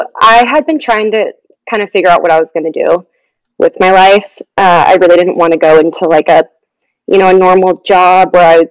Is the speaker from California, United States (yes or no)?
yes; San Diego, California, United States; Yeah, so I grew up in San Diego, California. I went to Torrey Pines High School.